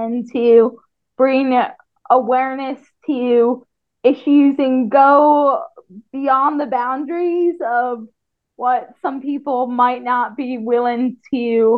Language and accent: English; Johnson, Vermont, United States; I am from Vermont, from a town called Johnson.